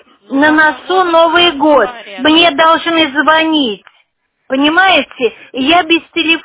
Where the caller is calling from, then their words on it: Shushary, Saint Petersburg, Russia; я из Шушар, Соколова, Первомайская, 19, корпус 1, квартира 51.